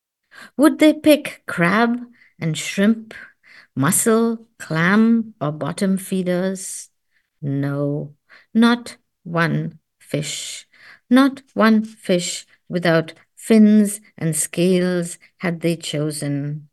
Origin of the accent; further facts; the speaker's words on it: India; We are called Indian Jews because We wear Indian clothing. We have Indian food, you know. So we are probably the most Indian of the Jews that exist in India today.